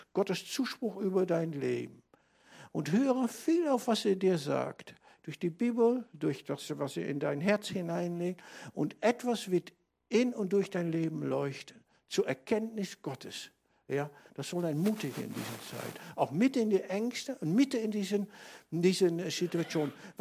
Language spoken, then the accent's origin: German; North Rhine-Westphalia, Germany; Bei uns in Münsterland wird das zum Teil noch richtig groß gefeiert.